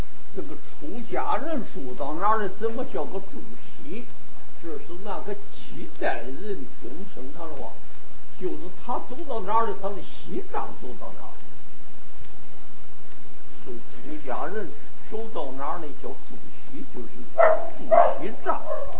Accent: Taiwan; 也不是我们台湾人可以想象得到。

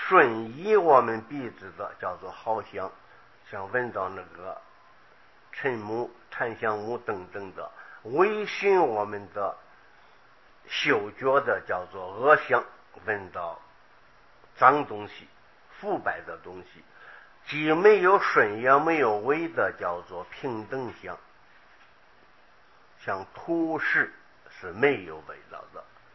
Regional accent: China; 我们中国人以历来的成语五味杂陈，我们说五味，

